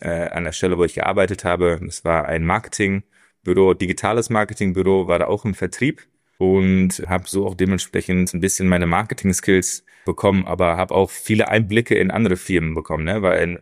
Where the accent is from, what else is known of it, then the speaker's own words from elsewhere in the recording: Netherlands; Also ich habe circa 20 Jahre in Deutschland gewohnt. Wollte da auch mal wieder zurück zu meinen Roots. Wie läuft's denn in Holland eigentlich, ne? Also ich bin ja ein Niederländer.